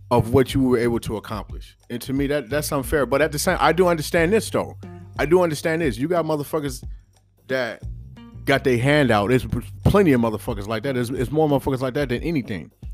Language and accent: English; California, United States; maybe, you know, a little bias in it because I'm from Cali and it's the West Coast.